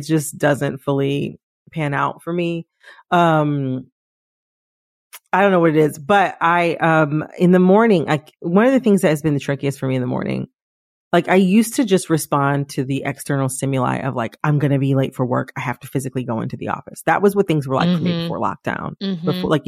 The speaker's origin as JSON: {"language": "English", "region": "Midwest", "country": "United States", "said": "But to me as an American from the Midwest, I find it very authoritative"}